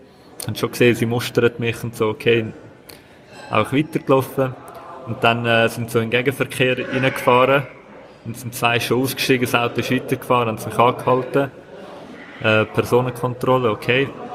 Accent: Zurich, Switzerland; Zürich, im Kreis 3. Mhm. Bin ich aufgewachsen. Ich bin hier in der Schule.

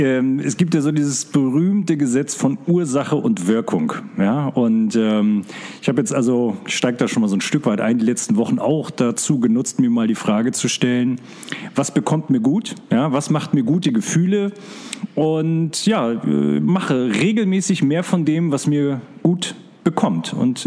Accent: Mecklenburg-Vorpommern, Germany; Ich komme ja aus Mecklenburg-Vorpommern.

